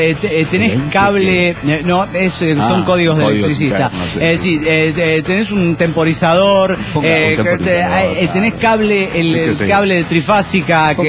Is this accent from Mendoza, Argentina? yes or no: no; Burzaco, Buenos Aires Province, Argentina; Bursaco, así se llama el lugar donde yo resido y de donde soy. Esto queda en la provincia de Buenos Aires, en Argentina